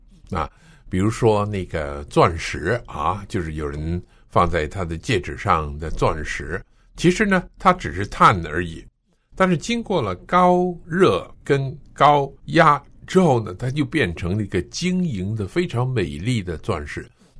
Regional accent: northern China, China; 我在中国北方长大的，还在念小学的时候呢，我的大姐呢她已经念中学了。

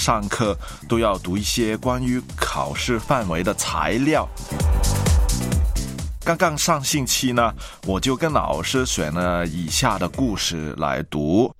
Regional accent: China; 照我们中国人的说话来讲呢，就是按本子办事了。

